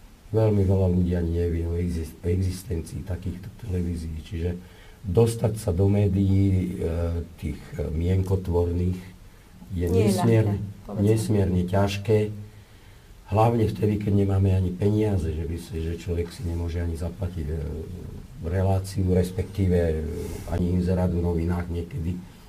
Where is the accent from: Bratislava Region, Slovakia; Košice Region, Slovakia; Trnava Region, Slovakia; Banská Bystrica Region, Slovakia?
Bratislava Region, Slovakia; Bratislava; born there; Ja ako pôvodom Maďar, ja sa priznám, ja som sa narodil v Maďarsku, v Bratislave. Narodil som sa na území, ktoré vtedy patrilo Maďarsku. Ja som sa stal Slovákom v 47. roku.